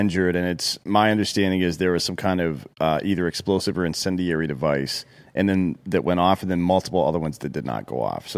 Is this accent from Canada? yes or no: yes; Canada; I feel as a Canadian... you probably should get a portrait of Sir Dave Coulier on the back.